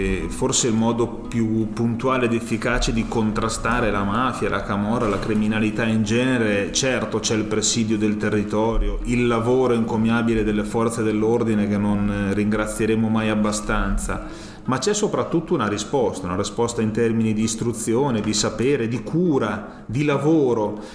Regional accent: Emilia-Romagna, Italy; lo dico da emiliano romagnolo

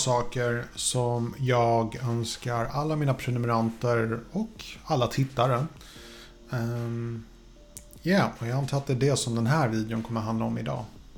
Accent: Poland; I min kulturella bakgrund, som jag är från Polen, man har en sån här grej att man önskar folk över julen

